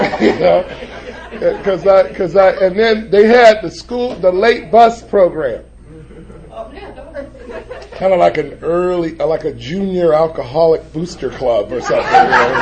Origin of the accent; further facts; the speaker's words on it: Los Angeles, California, United States; I remember just living in Watts, and I come from the Jordan Downs housing projects. I lived in that community for 14 and a half years